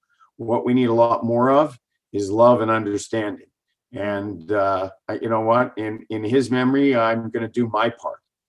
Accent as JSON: {"language": "English", "town": "Chilliwack", "region": "British Columbia", "country": "Canada", "tie": "born or raised there", "said": "Because we grew up in Chilliwack."}